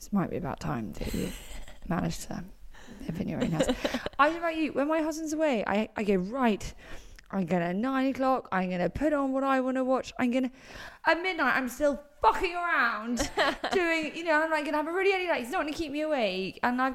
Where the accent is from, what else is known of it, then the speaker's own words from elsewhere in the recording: London, United Kingdom; I grew up in London.